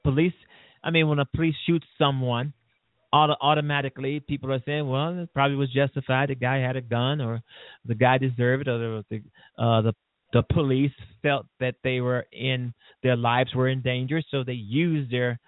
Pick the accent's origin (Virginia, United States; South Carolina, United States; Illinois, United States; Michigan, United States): Illinois, United States; Chicago; It truly is totally embarrassing. I'm kind of afraid to say I'm from Chicago.